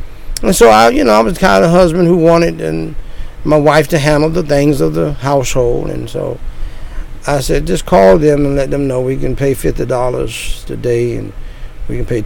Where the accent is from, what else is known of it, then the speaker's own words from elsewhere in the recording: United States; And I'm from America. She's from Jamaica.